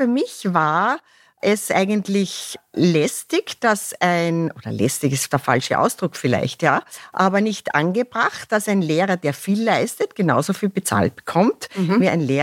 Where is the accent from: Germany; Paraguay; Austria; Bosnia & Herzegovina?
Austria; Ottenschlag, Lower Austria; also born or lived in Vienna; ich komme aus dem wunderschönen Waldviertel ursprünglich, aus Ottenschlag. Mhm. Habe dann in Wien studiert, Theologie und Ernährungswissenschaften.